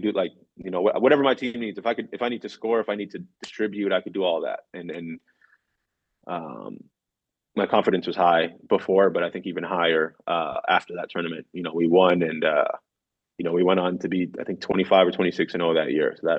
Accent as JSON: {"language": "English", "town": "Toronto", "region": "Ontario", "country": "Canada", "said": "being that I'm from Toronto."}